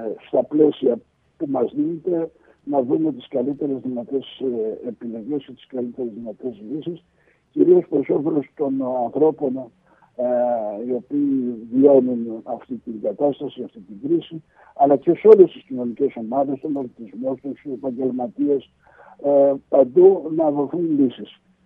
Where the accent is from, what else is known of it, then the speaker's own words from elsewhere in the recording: Patras, Western Greece, Greece; γιατί εγώ γεννήθηκα στην Πάτρα, μεγάλωσα ένα χρονικό διάστημα στην Πάτρα.